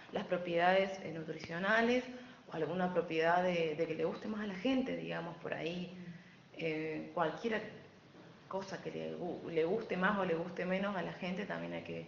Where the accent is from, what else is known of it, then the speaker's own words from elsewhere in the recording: Córdoba, Argentina; now in Misiones, Argentina; O sea, por más que yo soy cordobesa, ya me senté acá